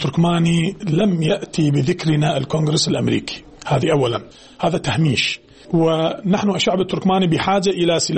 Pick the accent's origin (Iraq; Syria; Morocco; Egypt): Iraq; عراقيون أولا، ونريد التسليح من خلال الحكومة المركزية المنتخبة